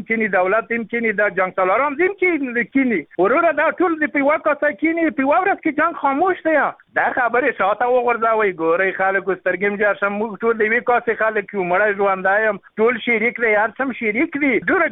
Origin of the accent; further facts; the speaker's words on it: Afghanistan; موږ ټول افغانان یو، راځئ چې ټول شو صلح وکړو، افغانستان آباد کړو، خپله خاوره آباد کړو.